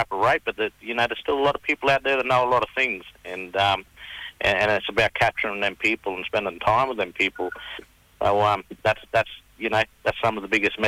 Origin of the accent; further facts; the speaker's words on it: Rockhampton, Queensland, Australia; I'm from Rockhampton. I'm a Durrumbal man from my grandmother, and I'm also an Emin man from my grandfather down towards the Taroom area.